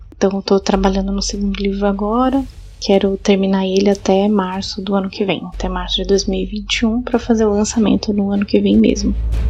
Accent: São Paulo, Brazil; now in Brasília, Brazil; Eu sou escritora de literatura fantástica. Sou de São Paulo, mas atualmente moro em Brasília.

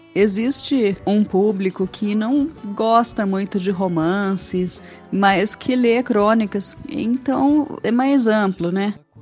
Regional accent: São Paulo, Brazil; born there; now in São João da Boa Vista, Brazil; eu nasci em São Paulo, mas atualmente moro em São João da Boa Vista, que fica próximo à divisa com Minas Gerais, bem na Serra da Mantiqueira, né?

